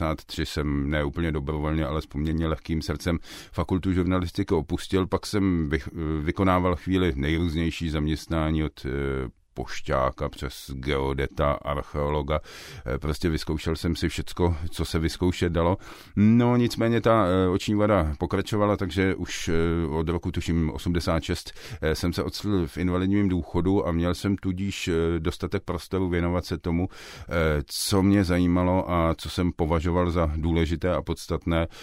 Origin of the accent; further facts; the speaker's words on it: Prague, Czechia; born there; Já jsem se narodil v Praze v roce 1962.